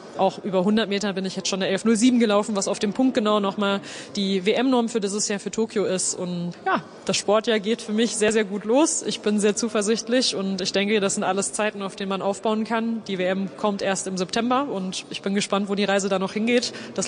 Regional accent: North Rhine-Westphalia, Germany; Ich komme aus dem Ruhrgebiet, ich starte für den Berliner Verein

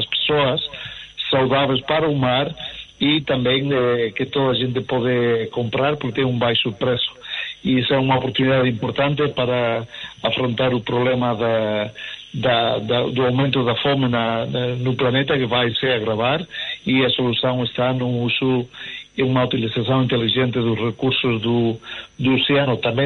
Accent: Spain; born or raised there; Portuguese is a second language; also born or lived in Lisbon

